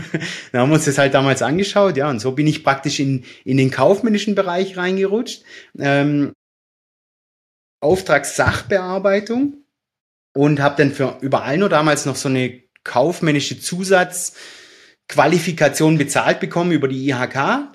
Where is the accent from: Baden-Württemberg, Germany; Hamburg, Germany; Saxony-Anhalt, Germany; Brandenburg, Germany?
Baden-Württemberg, Germany; Pfullendorf; Schlussendlich bin ich ja eben in Pfullendorf aufgewachsen